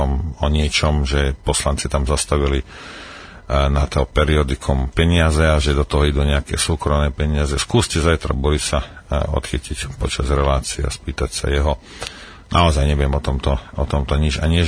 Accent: Lučenec, Banská Bystrica Region, Slovakia; nakoľko som z Lučenca

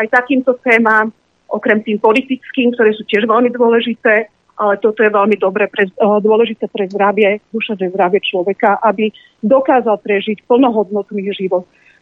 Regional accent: Bratislava, Bratislava Region, Slovakia; Áno, ďakujem, som z Bratislavy.

